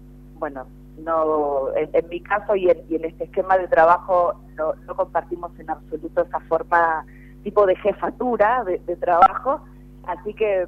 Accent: Santa Fe, Argentina; como bien santafesinos que somos, a toda la provincia

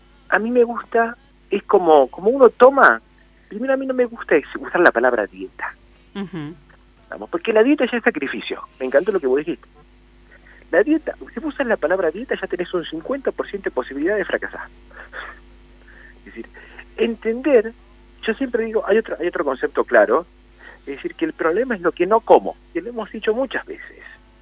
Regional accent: Argentina

